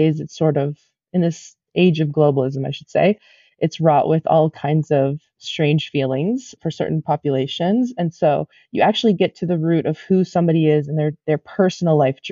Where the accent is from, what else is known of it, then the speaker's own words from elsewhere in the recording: Chicago, Illinois, United States; like I'm from Chicago, you know, you're from San Francisco, right?